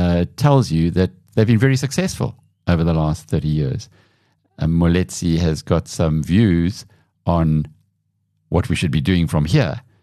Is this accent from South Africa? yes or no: yes; South Africa; accent: South African; I was not regarded as British ever, because what came out of my mouth was South African.